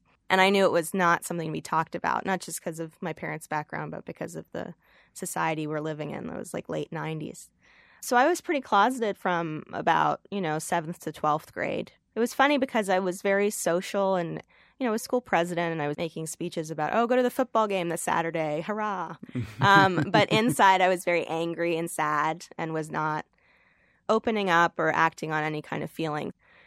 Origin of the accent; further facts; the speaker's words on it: Massachusetts, United States; I grew up in Massachusetts to two very loving parents who happened to be from Iran, who taught me to be very proud of my heritage and not shy away from it.